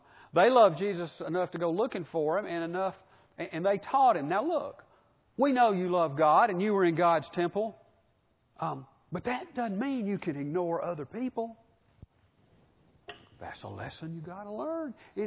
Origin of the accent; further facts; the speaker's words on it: Birmingham, Alabama, United States; I grew up in Birmingham, grew up at Vulcan.